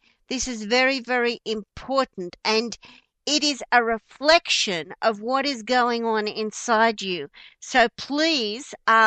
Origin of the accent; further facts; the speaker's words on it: Australia; accent: Australian; please forgive my Australian accent, right? My real Aussie dinky die accent.